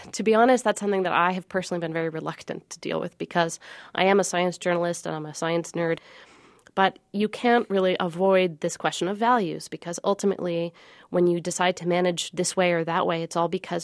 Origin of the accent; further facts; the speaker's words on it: Seattle, Washington, United States; I grew up in Seattle and I had a very nature-loving childhood that involved a lot of scrubby city parks and kind of empty lots.